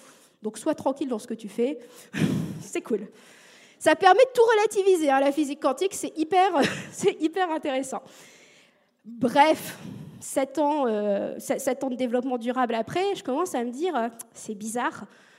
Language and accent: French; Normandy, France; Je viens de la Normandie, j'ai un côté très bon sens paysan, très terre à terre